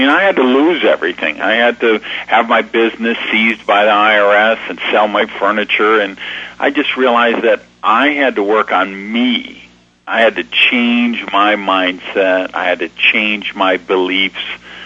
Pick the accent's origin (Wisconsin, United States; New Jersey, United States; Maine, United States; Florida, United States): Wisconsin, United States; Madison; born there; Born in Madison General Hospital.